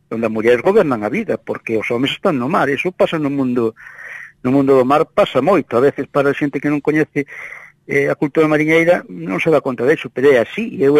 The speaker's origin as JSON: {"language": "Galician", "region": "Galicia", "country": "Spain", "said": "sobre todo de onde son eu, da Costa da Morte."}